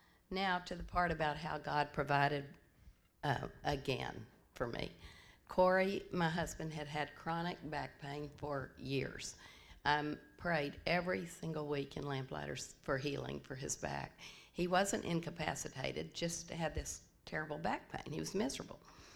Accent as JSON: {"language": "English", "town": "Corpus Christi", "region": "Texas", "country": "United States", "tie": "born or raised there", "said": "I'm a lifelong Presbyterian. I grew up in Corpus Christi, attended University of Texas."}